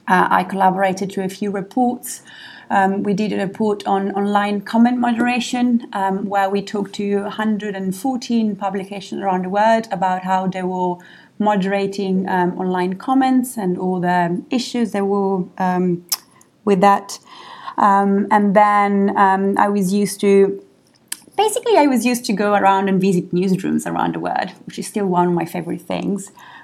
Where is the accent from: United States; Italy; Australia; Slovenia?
Italy; English is a second language; moved away as an adult; now in London, United Kingdom; I'm not British. No, I'm not. I'm Italian. And I've been in London for 3 years now.